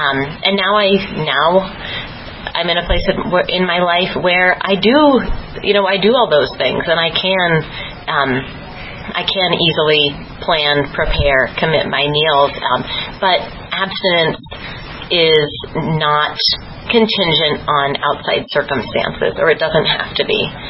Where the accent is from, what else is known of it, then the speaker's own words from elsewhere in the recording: Louisville, Kentucky, United States; Hey, everybody. I'm from Louisville.